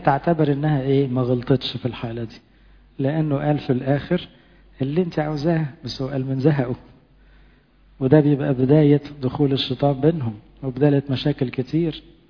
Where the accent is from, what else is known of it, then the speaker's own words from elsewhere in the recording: Egypt; هننسى ان احنا مصريين وننسى ان احنا يعني، انما طب ننسى ان احنا مسيحيين.